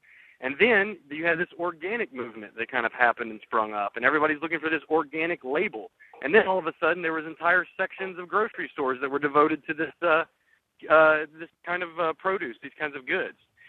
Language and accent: English; Georgia, United States; And if you look at my home state of Georgia, where there is no General Motors anymore